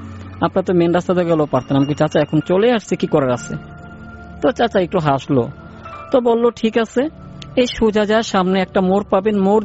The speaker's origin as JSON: {"language": "Bangla", "town": "Madartek", "region": "Dhaka Division", "country": "Bangladesh", "said": "আমি বাগানবাড়ি থেকে আসছি, মাদারটেক বাগানবাড়ি।"}